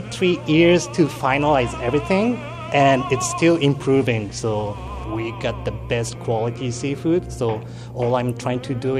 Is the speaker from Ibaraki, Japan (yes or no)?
no; Tokyo, Japan; now in Prince Rupert, Canada; I grew up in Tokyo